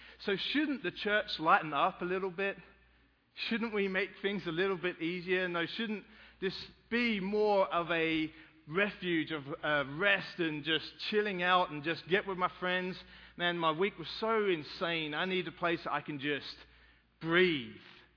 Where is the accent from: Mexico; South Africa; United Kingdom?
United Kingdom; England; now in United States; when I grew up in England, it was a little bit different.